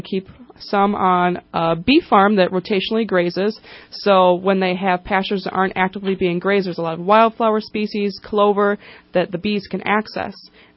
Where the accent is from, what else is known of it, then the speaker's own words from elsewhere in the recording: Wisconsin, United States; Yes, I travel the entire country. I'm originally from Wisconsin.